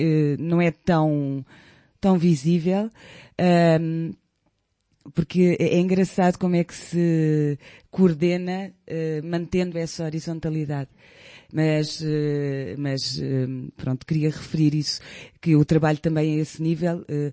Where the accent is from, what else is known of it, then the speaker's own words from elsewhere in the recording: Caldas da Rainha, Leiria, Portugal; also born or lived in Lisbon; now in Basque Country, Spain; Eu nasci em Caldas da Rainha.